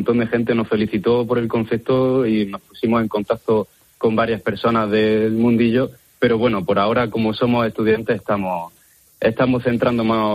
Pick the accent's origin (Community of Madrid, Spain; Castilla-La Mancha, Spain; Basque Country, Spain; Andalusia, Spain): Andalusia, Spain; Granada; nosotros somos de Granada, caen lluvias torrenciales, pero durante muy poco tiempo.